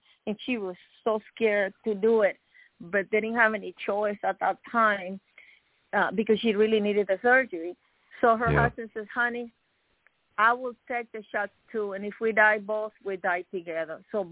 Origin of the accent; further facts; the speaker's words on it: Miami, Florida, United States; This is one of my childhood friends I grew up with in Miami.